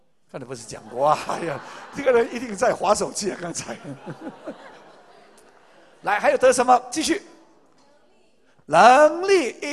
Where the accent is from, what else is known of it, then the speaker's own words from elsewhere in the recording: Taiwan; 我们台湾人说，每一个成功的男人都是有一个成功的女人背后啊